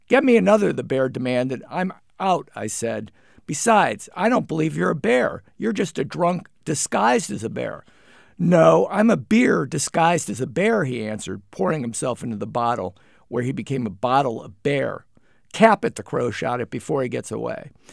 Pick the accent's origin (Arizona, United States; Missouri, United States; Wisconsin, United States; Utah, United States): Missouri, United States; St. Louis; living in St. Louis, growing up in St. Louis.